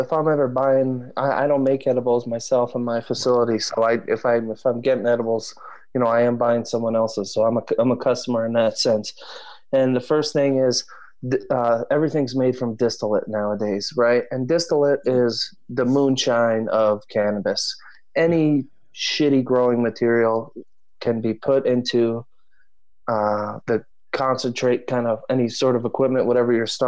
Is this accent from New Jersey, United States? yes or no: yes; New Jersey, United States; I'm from Jersey originally.